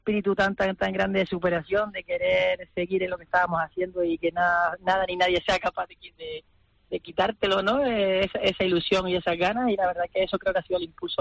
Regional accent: Canary Islands, Spain

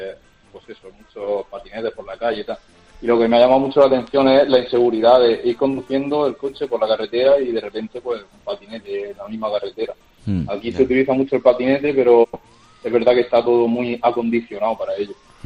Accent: Region of Murcia, Spain; now in Sweden; yo vivo en Suecia, y por el tema de la pandemia y demás, pues hemos estado años sin ir a España. Somos de Murcia.

